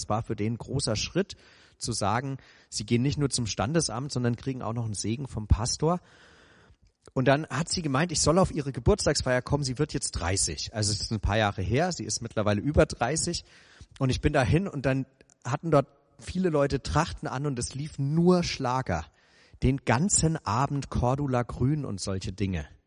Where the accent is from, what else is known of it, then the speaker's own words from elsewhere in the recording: Bavaria, Germany; now in Lower Bavaria, Germany; ich bin vor 14 Jahren nach Niederbayern gekommen und ich komme eigentlich aus Franken ursprünglich.